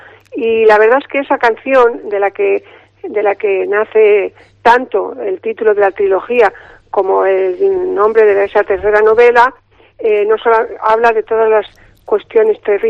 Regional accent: Mingorría, Castile and León, Spain; born there; now in Cantabria, Spain; el 10 estaré en Mingorría, que es mi pueblo donde yo nací, aunque yo soy más cántabra que nada, que llevo 47 años aquí

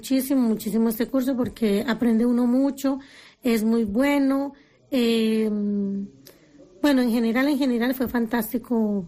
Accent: Colombia; now in Spain; Dejando a mi familia en Colombia, toda mi familia. Bueno, me tocó salir de Colombia por amenazas de muerte.

